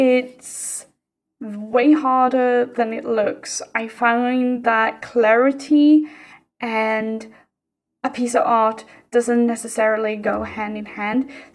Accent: Stockholm, Stockholm County, Sweden; Oh yeah, I'm from Sweden. I live in Stockholm.

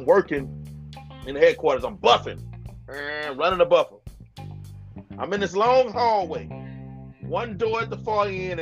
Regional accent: Texas, United States; Now, I'm from Texas. I can't speak, you know, for anywhere else

